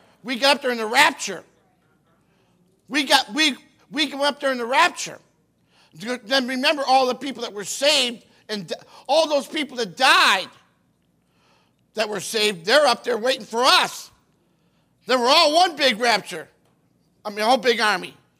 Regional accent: United States; They're ruining our country. And I'm an American.

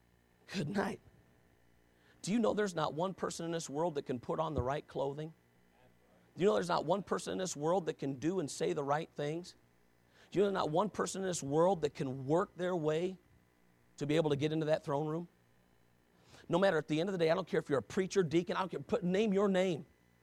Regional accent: United States; but I'm an American. Okay, listen to me, I'm an American.

